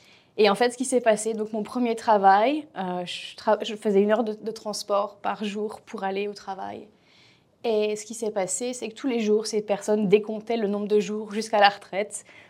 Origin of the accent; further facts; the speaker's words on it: France; moved away as an adult; now in Australia; je suis née en France et j'ai habité en France une bonne partie de ma vie